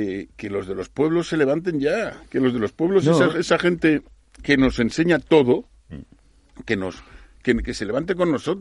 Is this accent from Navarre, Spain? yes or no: no; Catalonia, Spain; Yo te pongo lo que conozco más, que es Cataluña, que es de donde vengo.